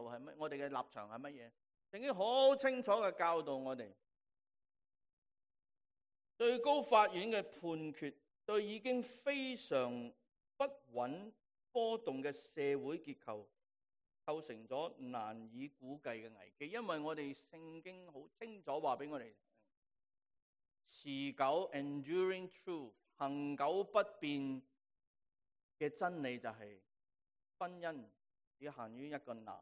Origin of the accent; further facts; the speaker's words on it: Hong Kong; 我们来自香港的人，